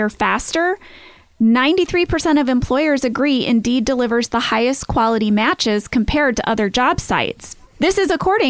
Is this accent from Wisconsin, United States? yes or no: no; St. Louis, Missouri, United States; You know, I'm from St. Louis, Missouri. My family has visited Springfield many, many times.